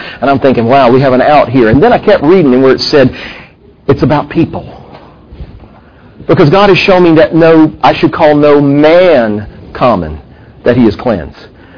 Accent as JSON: {"language": "English", "region": "Georgia", "country": "United States", "tie": "born or raised there", "said": "it should also be noted that I grew up in South Georgia."}